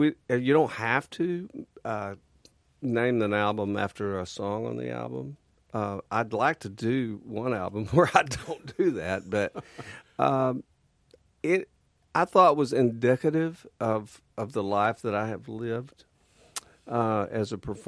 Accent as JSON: {"language": "English", "region": "Texas", "country": "United States", "tie": "born or raised there", "said": "in Texas, growing up in Texas, we played dance halls, old dance halls, 100-year-old dance halls."}